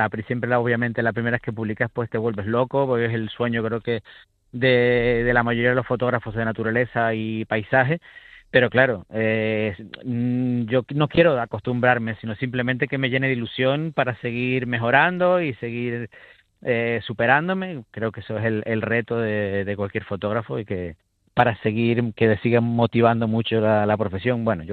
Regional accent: Canary Islands, Spain; yo como palmero estoy acostumbrado al verde, estoy acostumbrado a las flores. Soy un enamorado de Fuerteventura y Lanzarote, yo creo que por ese contraste que tienen con La Palma.

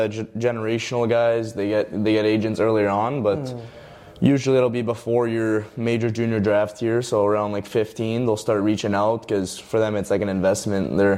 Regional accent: Montreal, Quebec, Canada; born there; I'm a hockey player for the Fort McMurray Oil Barons, number 12, and I was born in Montreal.

